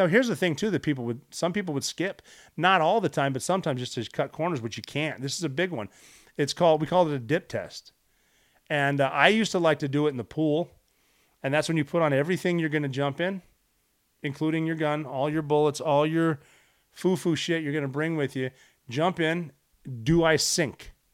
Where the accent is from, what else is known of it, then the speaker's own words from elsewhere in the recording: United States; I am an American.